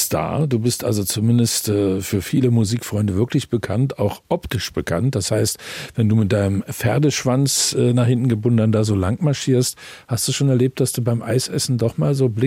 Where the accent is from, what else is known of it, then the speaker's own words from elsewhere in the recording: Mecklenburg-Vorpommern, Germany; Wir kommen ja aus dem Osten, da so ein bisschen mit einer anderen Prägung. Also ich bin ein Kind der Schabe auf Rügen.